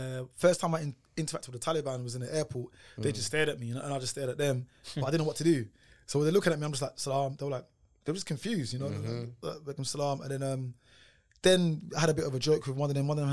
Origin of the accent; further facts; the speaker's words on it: Newham, London, United Kingdom; I grew up in Newham. Newham's one of the most diverse boroughs in the UK.